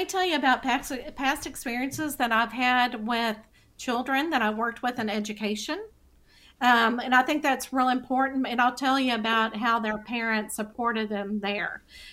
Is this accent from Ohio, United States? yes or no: no; Texas, United States; accent: Texas; my Texas accent probably just came out.